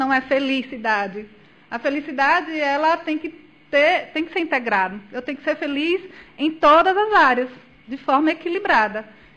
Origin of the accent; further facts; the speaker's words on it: Campo Formoso, Bahia, Brazil; now in Senhor do Bonfim, Brazil; sou natural de Campo Formoso, nasci e fui criada aqui, atualmente estou em Bonfim, tem aproximadamente 2 anos.